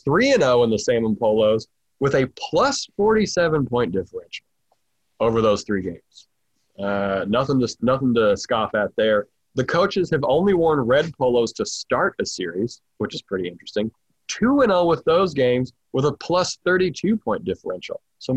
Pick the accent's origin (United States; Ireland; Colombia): Ireland; I'm Irish. I eat potatoes, I don't know, 10 times a day.